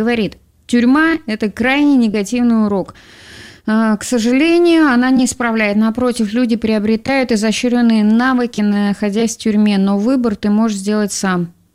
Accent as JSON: {"language": "Russian", "region": "Amur Oblast", "country": "Russia", "tie": "born or raised there", "said": "я сама дальневосточник. Я долгие годы жила недалеко от Благовещенска. Вот, и с любовью и радостью вспоминаю свое детство."}